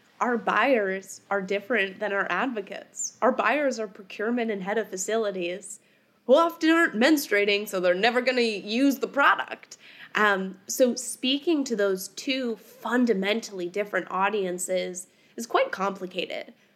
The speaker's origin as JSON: {"language": "English", "region": "Ohio", "country": "United States", "tie": "born or raised there", "said": "And growing up in Ohio, I simply just wrote down all of the euphemisms that I knew for menstruation."}